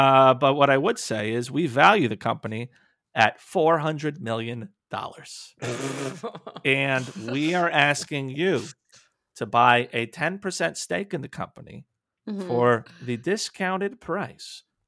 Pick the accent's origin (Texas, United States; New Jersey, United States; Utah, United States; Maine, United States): New Jersey, United States; Oh, I'm so sorry. I grew up in New Jersey.